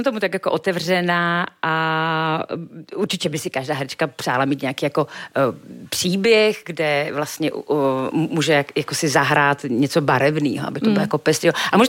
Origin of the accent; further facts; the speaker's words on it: Slovakia; spíš lidi překvapí, že jsem slovenského původu. Jak se i všude píše, jsem herečka slovenského původu.